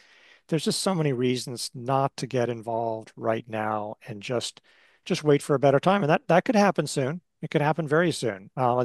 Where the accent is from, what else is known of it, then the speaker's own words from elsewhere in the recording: Oregon, United States; if it's like growing up in Oregon, it would sometimes rain here, then it'd stop raining, come back, back and forth.